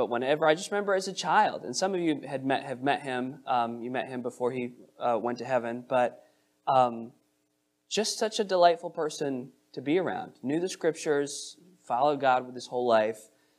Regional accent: United States; And I think it's important for us as American capitalists, right, to be reminded of our obligations to the poor

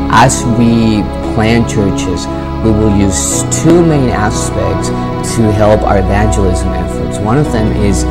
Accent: Mexico City, Mexico; I grew up in Mexico City.

